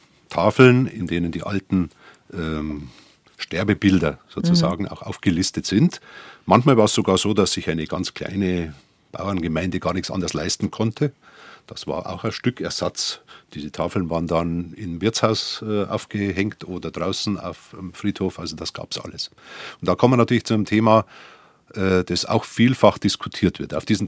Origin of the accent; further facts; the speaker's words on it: Dachau, Bavaria, Germany; ich bin ja aus Dachau und war auch 10 Jahre Kreisheimatpfleger von Dachau.